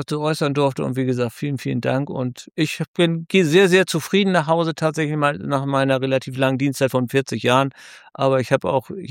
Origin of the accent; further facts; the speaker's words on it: Hamburg, Germany; Als Hamburger steht man oft am Hafen, hat viel mit dem Wasser zu tun tatsächlich